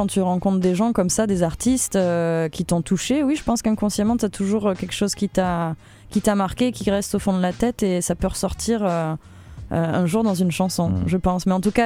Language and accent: French; France; je viens de France.